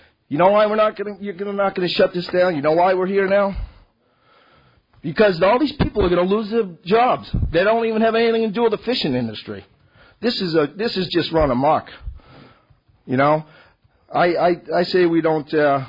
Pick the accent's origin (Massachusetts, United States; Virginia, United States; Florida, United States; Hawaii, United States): Massachusetts, United States; Concord; born there; I was born in Concord, Mass. My family's from there.